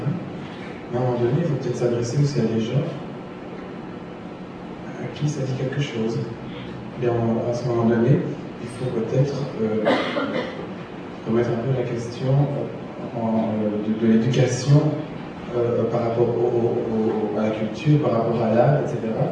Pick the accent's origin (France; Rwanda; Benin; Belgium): Belgium; je suis belge, je suis jeune metteur en scène, photographe, vidéaste.